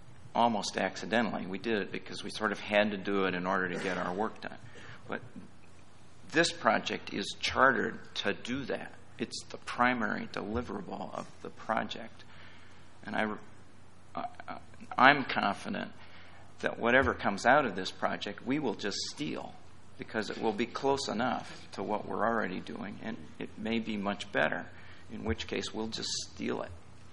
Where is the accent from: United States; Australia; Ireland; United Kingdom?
Ireland; I'm Irish.